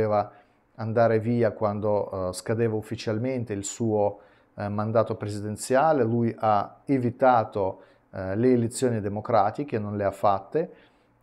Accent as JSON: {"language": "Italian", "country": "Russia", "second_language": "Italian", "said": "perché io sono russo"}